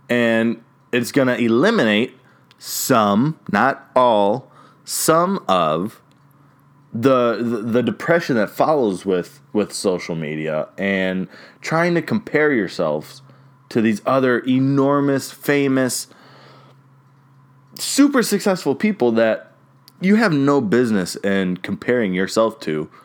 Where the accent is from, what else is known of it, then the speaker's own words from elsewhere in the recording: Cleveland, Ohio, United States; I'm from Cleveland.